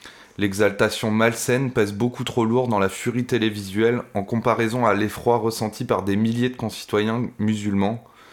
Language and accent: French; France; En tant que Français musulman